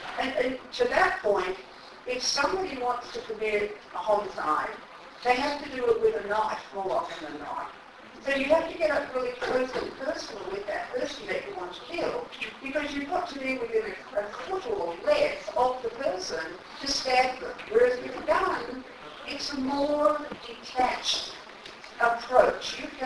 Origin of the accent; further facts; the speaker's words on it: Australia; I come from one of those countries on that chart that you had. I come from Australia.